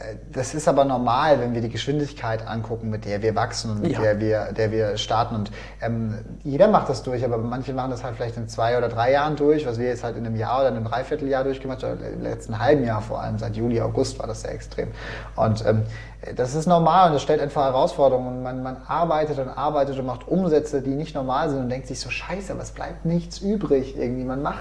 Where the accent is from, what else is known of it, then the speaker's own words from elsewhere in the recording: Würzburg, Bavaria, Germany; ich komme aus Würzburg, bin ja jetzt auch noch nicht so alt